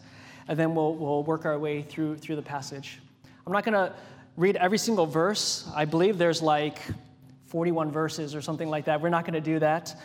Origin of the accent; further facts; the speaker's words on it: Hawaii, United States; So when I was preparing to go to college, I grew up in Hawaii, as many of you know